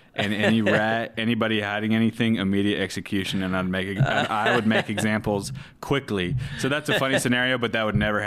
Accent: Seattle, Washington, United States; I think growing up in Seattle, I never heard the word Chicago until I was about 17.

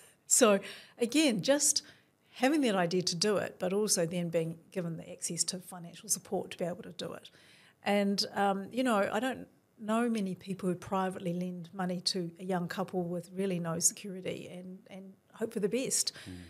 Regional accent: Auckland, New Zealand; there weren't many Asian people in my neighbourhood. I grew up in Blockhouse Bay, New Windsor, and there were really only two coloured families, us, the Chinese family, and one Māori family.

